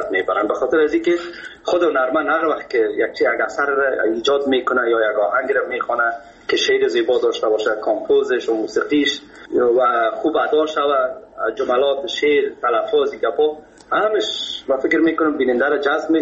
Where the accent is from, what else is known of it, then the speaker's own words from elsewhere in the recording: Kabul, Afghanistan; در فامیل که ما بزرگ شدیم ما از مردم خود کابل هستیم، از شهر کونه کابل